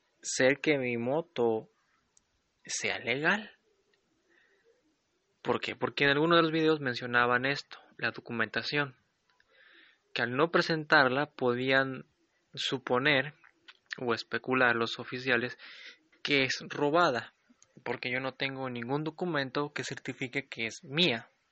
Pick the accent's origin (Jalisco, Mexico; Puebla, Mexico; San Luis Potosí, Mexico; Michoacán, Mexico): Jalisco, Mexico; Ameca; de mi pueblo natal, que es Ameca, Jalisco, hasta Talpa de Allende.